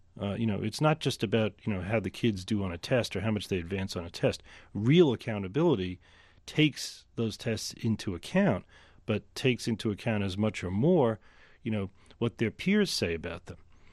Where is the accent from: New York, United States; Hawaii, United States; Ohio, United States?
New York, United States; the kinds of women who were my school teachers in elementary school growing up in New York